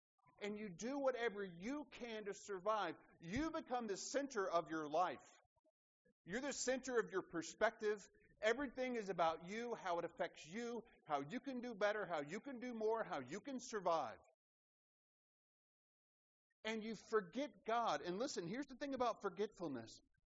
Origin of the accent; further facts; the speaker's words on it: Dothan, Alabama, United States; they opened the first wave pool in all of Alabama, and they opened it right in my hometown, Dothan, Alabama.